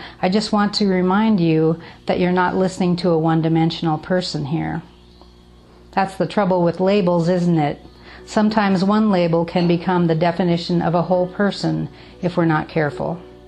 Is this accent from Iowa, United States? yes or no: yes; Iowa, United States; I grew up in Iowa in a fairly dysfunctional but loving family.